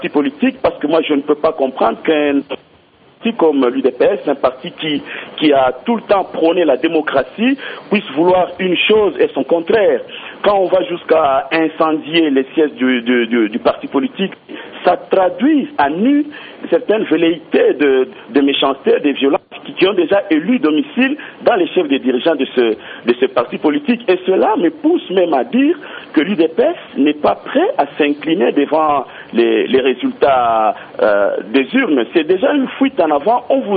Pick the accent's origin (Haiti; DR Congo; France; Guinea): DR Congo; pour qu'il y ait des élections apaisées chez nous, en République démocratique du Congo